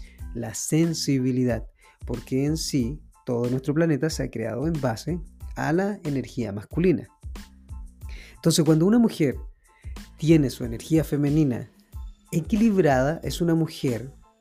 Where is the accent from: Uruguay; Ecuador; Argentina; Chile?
Chile; soy chileno, nací en este lugar